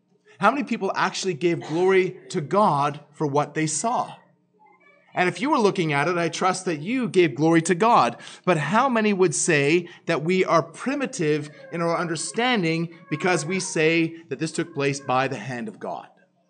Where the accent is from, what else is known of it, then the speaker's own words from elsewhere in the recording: Ottawa, Ontario, Canada; But I'd seen it before again in the park here, and growing up in Ottawa, I saw it more clearly.